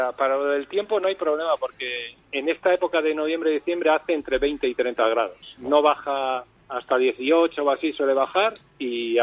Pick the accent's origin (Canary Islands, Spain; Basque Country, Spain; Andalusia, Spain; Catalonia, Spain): Basque Country, Spain; Bilbao; now in Qatar; Yo soy de Bilbao, yo soy de Bilbao. De Bilbao me vine a Qatar y sigo siendo del Athletic.